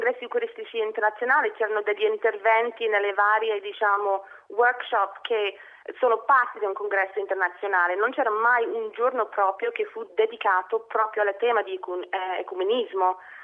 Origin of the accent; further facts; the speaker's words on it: Ireland; ovviamente è un tema molto sentito qui in Irlanda e essendo irlandese